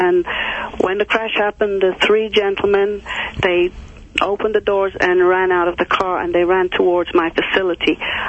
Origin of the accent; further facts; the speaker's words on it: Dublin, Leinster, Ireland; I am Irish. I'm from Dublin, yes.